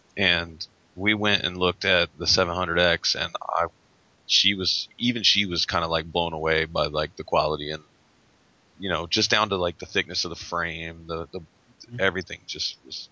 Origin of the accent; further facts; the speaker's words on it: Great Falls, Montana, United States; Oh, okay. I grew up in Great Falls.